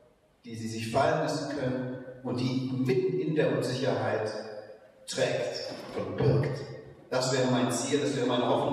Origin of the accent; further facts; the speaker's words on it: Kaufungen, Hesse, Germany; ich bin aus Kaufung bei Kassel